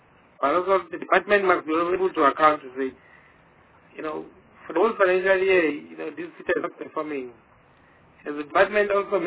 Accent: Mpumalanga, South Africa; The fortunate part is that I'm from Mpumalanga.

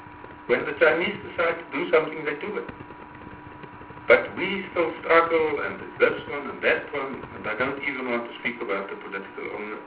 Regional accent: Northern Cape, South Africa; I'm from the Northern Cape. The biggest river runs through the Northern Cape.

